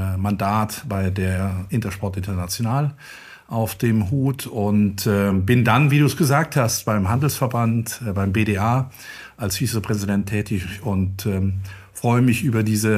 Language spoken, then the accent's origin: German; Gummersbach, North Rhine-Westphalia, Germany; also born or lived in Switzerland; Geboren in der Schweiz, das ist mir ganz wichtig, ein bisschen die Kultur eines Schweizers auch innehabend. Aufgewachsen dann in schönem Gummersbach